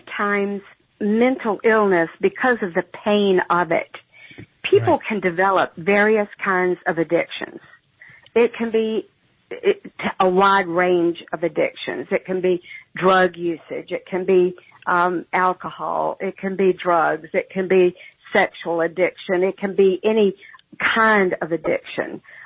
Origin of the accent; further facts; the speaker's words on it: the South, United States; accent: Southern; and you can tell by my accent I'm from the South.